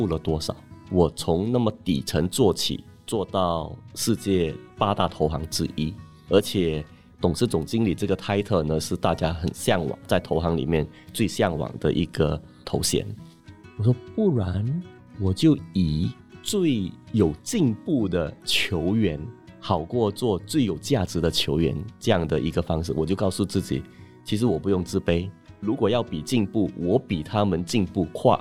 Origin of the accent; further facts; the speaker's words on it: Singapore; 然后我在小贩中心，新加坡小贩中心我们都是用方言嘛，闽南语粤语，所以我到学校呢又开始学英语